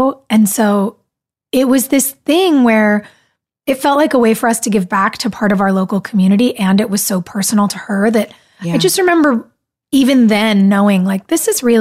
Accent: California, United States; But you know, I grew up in California.

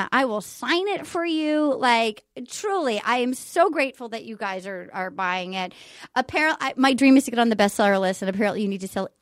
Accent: Rhode Island, United States; How much of your childhood, because I grew up in Rhode Island

